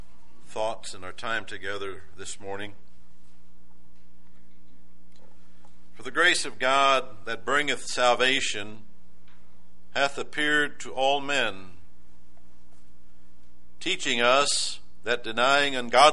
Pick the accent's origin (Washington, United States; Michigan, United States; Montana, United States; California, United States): Michigan, United States; Taylor; I was raised in and around Gethsemane Baptist Church, Taylor, Michigan.